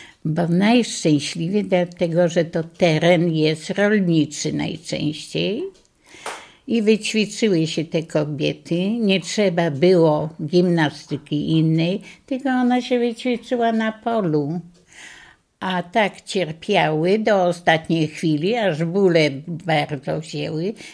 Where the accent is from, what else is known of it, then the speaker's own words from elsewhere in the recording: Oszczów, Lublin Voivodeship, Poland; now in Mircze, Poland; Urodziłam się w gminie Dołchobyczowskiej, we wsi Oszczów, niedaleko Dołchobyczowa. Stamtąd pochodzę.